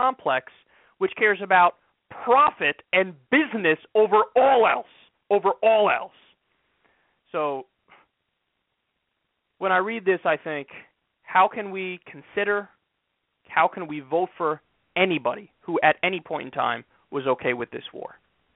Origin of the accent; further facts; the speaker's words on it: United States; I'm an American. I'm embarrassed by this.